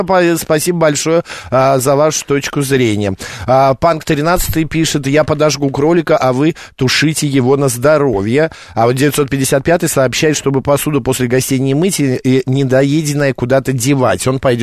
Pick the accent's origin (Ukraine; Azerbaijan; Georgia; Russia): Ukraine; Kharkiv, Kharkiv Oblast; я вот как и харьковчанин не понял